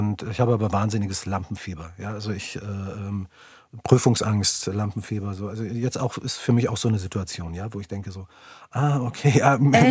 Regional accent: Austria; Ich bin ja Österreicher

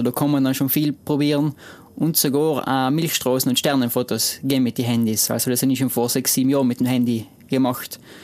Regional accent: Trentino-Alto Adige, Italy; meine Heimat sicherlich, die Seisralm ist extrem schön.

